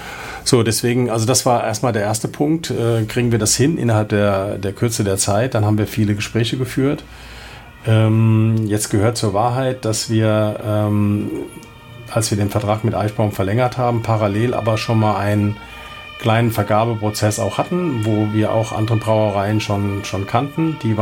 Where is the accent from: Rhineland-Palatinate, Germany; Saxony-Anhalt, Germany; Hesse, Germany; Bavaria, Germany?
Rhineland-Palatinate, Germany; Worms; ich bin in Worms groß geworden